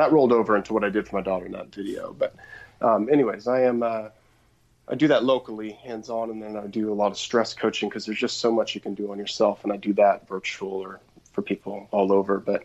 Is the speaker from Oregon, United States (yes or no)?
yes; Portland, Oregon, United States; Yeah, I grew up outside of Portland, Oregon, and had a pretty rebellious childhood